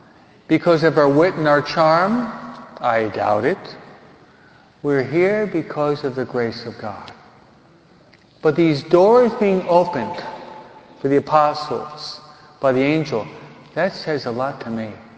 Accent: New York, United States; I'm not the best of drivers. I'm a New Yorker.

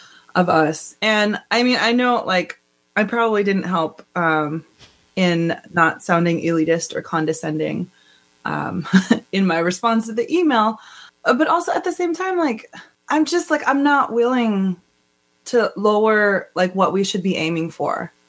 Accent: Montana, United States; Like I grew up in Montana with a like 99% of white people, you know, and I've lived my life with mostly white people.

